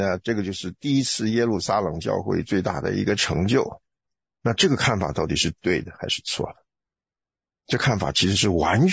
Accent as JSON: {"language": "Chinese", "country": "China", "said": "这是我们中国人的想法，很简单，而且又很虔诚，是不是？"}